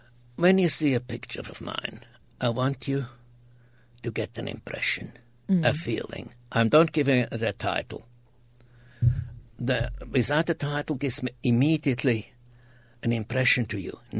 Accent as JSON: {"language": "English", "country": "Australia", "said": "But I have the right to have something against it, as I'm Aussie."}